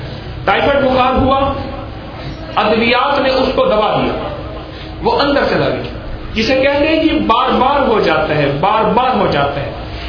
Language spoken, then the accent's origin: Urdu; Lahore, Punjab, Pakistan; میں لاہوری ہوں, مجھے تو لاہور اور گجرانوالوں کے نظام کا پتہ ہے